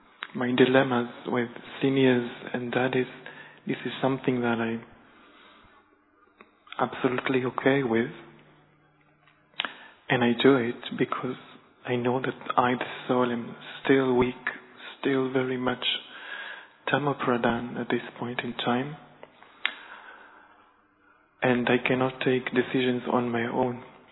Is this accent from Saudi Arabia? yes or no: no; Israel; English is a second language; I've been in Gilan over 10 years. I'm from Israel.